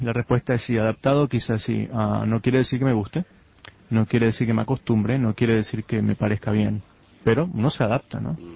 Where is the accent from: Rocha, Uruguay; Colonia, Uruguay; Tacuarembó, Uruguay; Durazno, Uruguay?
Colonia, Uruguay; Colonia del Sacramento; moved away as an adult; now in United States; Sí, de la ciudad. Ciudad de Colonia, sí.